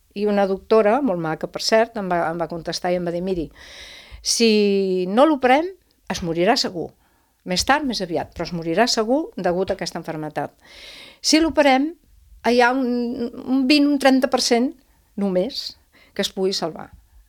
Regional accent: Catalonia, Spain; raonar sí, jo era catalana, però... Soc

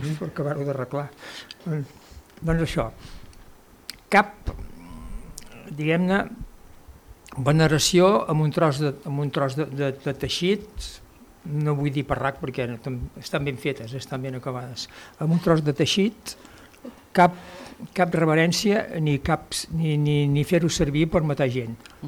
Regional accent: Catalonia, Spain; Jo sóc català i em sento molt català

